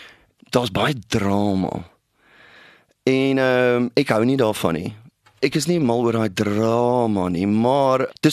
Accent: Karoo, South Africa; hoe ek groot geword het in die Karoo en oral

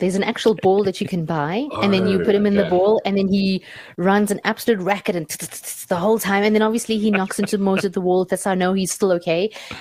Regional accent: India; As an Indian person, I keep frozen ginger and garlic in my freezer.

